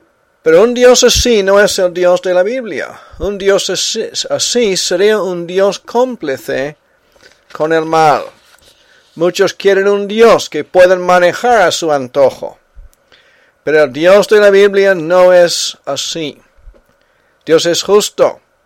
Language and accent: Spanish; South Carolina, United States; Estábamos yendo a Carolina del Sur, de donde yo soy y tengo familiares allí.